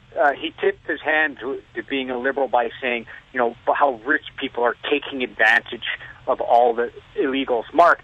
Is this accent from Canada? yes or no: yes; Canada; now in United States; I'm a Canadian that now lives in the United States and is a very proud American passport holder. I'm a citizen and I vote here.